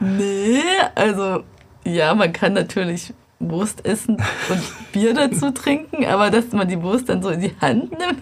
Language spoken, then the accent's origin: German; Bavaria, Germany; moved away as an adult; now in Japan; also ich komme ja ursprünglich aus Bayern, aber als ich nach Japan kam, war ich eigentlich kein so richtiger Biertrinker.